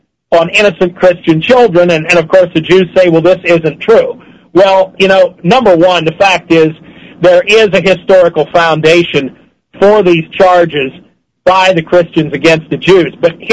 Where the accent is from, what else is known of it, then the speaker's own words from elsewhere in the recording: Pennsylvania, United States; a Jew from my home state of Pennsylvania named Louis Charles Levin.